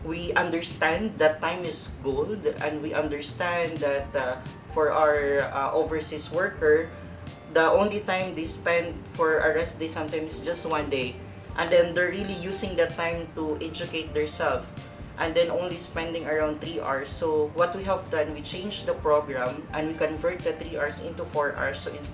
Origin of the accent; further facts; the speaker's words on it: Philippines; this is something that we're very proud of as a Filipino in heart and in blood.